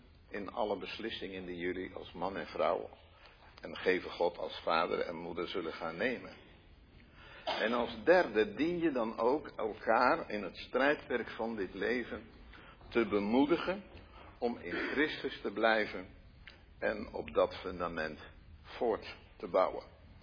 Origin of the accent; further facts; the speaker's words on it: Gelderland, Netherlands; ik kom van de Veluwe, daar waren we altijd gewend om elke preek uit drie punten te laten bestaan.